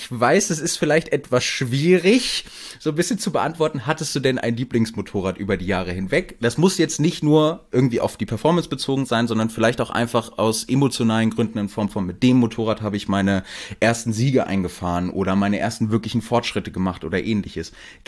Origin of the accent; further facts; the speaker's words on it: Hanover, Lower Saxony, Germany; ich komme ja aus Hannover und bei uns im Norden